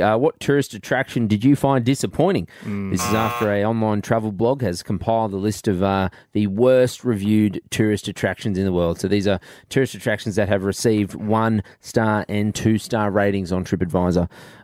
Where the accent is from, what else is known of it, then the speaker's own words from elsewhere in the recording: Queensland, Australia; because I am a Queenslander. I'm a proud Queenslander